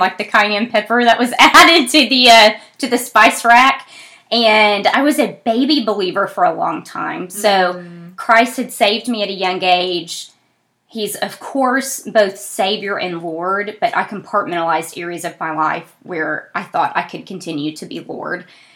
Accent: Fort Smith, Arkansas, United States; So, I'm one of four kiddos. I was raised in Fort Smith, Arkansas. My parents are still there.

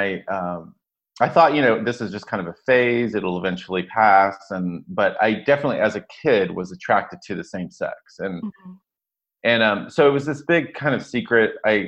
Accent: Dallas, Texas, United States; Yeah, I mean, I grew up in Dallas, Texas, as you know, and I grew up in a large Catholic family.

